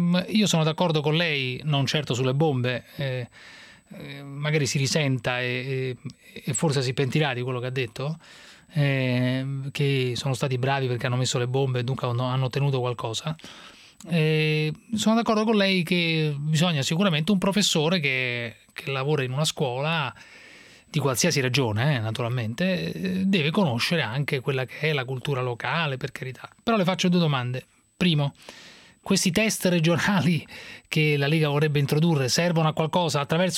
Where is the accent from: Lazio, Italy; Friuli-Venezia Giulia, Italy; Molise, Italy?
Lazio, Italy; Rome; now in Milan, Italy; io non sono veneto, io sono un romano trapiantato a Milano